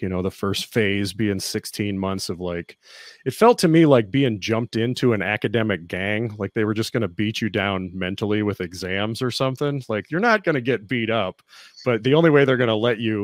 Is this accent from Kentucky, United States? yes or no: yes; Kentucky, United States; I'm from Kentucky. When you're from the Guard, they try to send you to whatever phase two site is closest to your home state